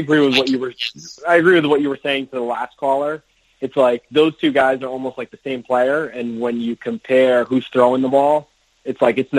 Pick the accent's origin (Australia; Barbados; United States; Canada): United States; New York; Hey, guys. … from New York.